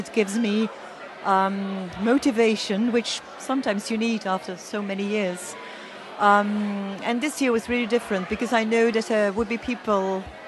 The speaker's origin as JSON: {"language": "English", "region": "Flanders", "country": "Belgium", "second_language": "English", "said": "from Belgium, from Flanders in Belgium, and probably people know me as … on Twitter."}